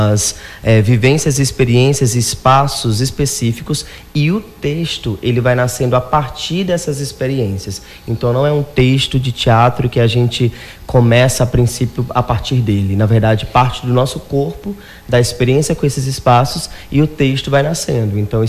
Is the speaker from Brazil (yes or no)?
yes; Maranhão, Brazil; now in Macapá, Brazil; E eu sou do Maranhão e moro em Macapá, né?